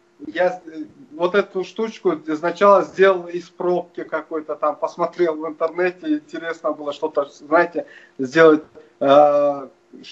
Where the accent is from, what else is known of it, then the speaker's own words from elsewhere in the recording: Krasnoyarsk, Krasnoyarsk Krai, Russia; я из Красноярска. Вот. Мне 27 лет.